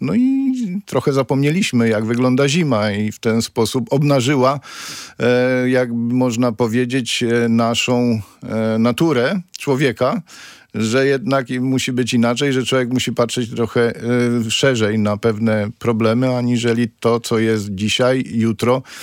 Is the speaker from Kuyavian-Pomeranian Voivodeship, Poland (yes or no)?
yes; Grudziądz, Kuyavian-Pomeranian Voivodeship, Poland; notabene w Grudziądzu, bo jestem z Grudziądza